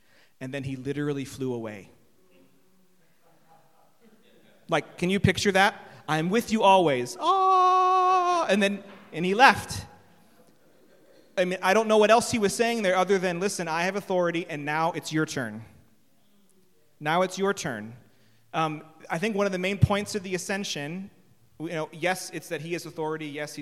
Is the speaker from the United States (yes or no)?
yes; United States; now in England, United Kingdom; And as an American, I just got a little bit riled by that.